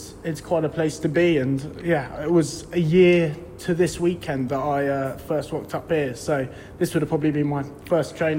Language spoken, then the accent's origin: English; Wimbledon, London, United Kingdom; I'm a Wimbledon boy, so I'm from London.